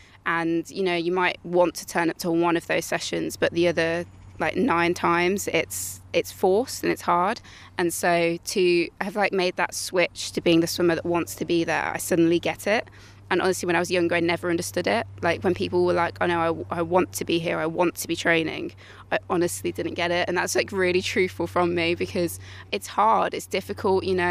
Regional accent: United Kingdom; I've ever experienced being a British swimmer. And I've only ever swam in Britain, only ever gone through British clubs.

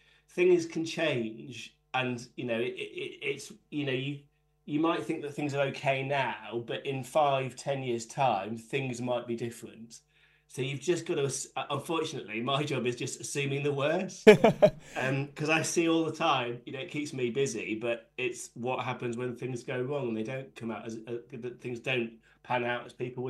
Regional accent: United Kingdom; The problem is, we're British. We don't like talking about these things.

